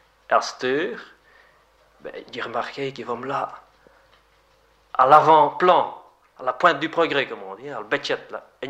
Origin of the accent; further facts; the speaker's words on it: Wallonia, Belgium; on est Wallon, on est Wallon, on est une.